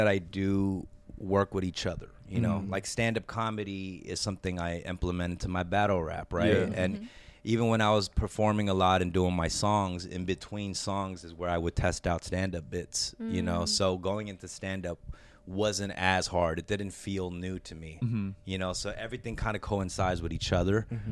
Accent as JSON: {"language": "English", "region": "West Coast", "country": "United States", "said": "So we grew up like being kind of rivals. He's from the East Coast, I'm from the West Coast. And we were at the time like some of the bigger Asian rappers"}